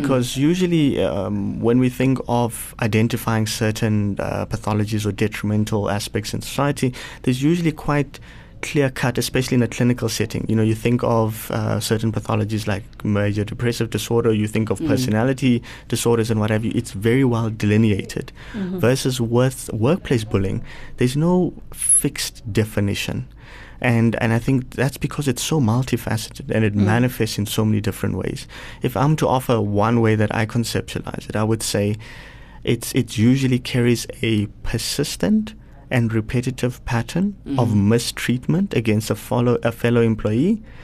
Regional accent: Polokwane, Limpopo, South Africa; I grew up in Polokwane, so just outside of Polokwane in a township known as Sisho. Mm-hmm. My mother's from Ramanyaka, which is a township just out of Burgersfort, and I am from a biracial background. So essentially, my mother's a Pedi woman, exclusively Christian family

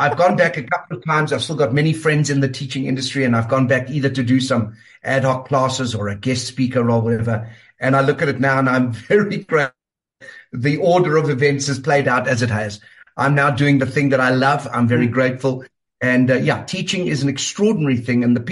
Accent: Vanderbijlpark, Gauteng, South Africa; I grew up in Vanderbijl Park.

